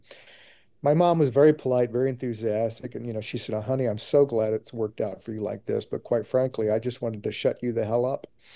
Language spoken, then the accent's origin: English; Virginia, United States; Look, I'm old enough that when I grew up in Virginia, when I was born in Virginia, segregation was still legal.